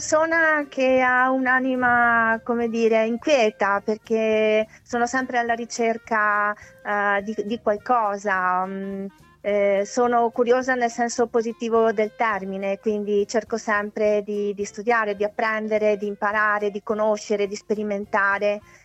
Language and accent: Italian; Veneto, Italy; born there; sono nata in Polesine, è la mia terra, sono le mie radici.